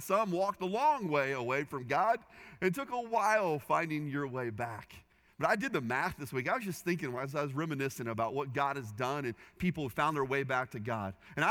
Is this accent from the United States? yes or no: yes; Indiana, United States; Now, I grew up in Indiana, southern Indiana.